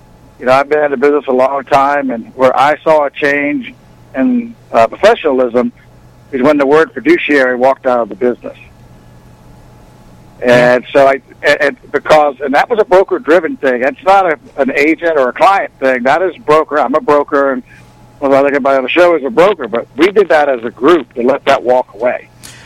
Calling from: Marathon, Florida, United States; Marathon, Florida.

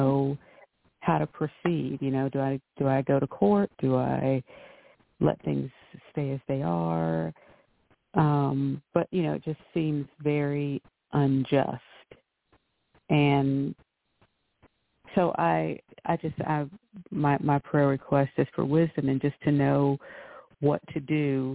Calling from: North Carolina, United States; from North Carolina.

